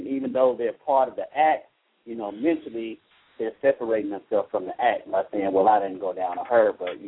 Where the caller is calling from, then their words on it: Washington, District of Columbia, United States; Well, actually, no, I'm calling from, I'm in D.C.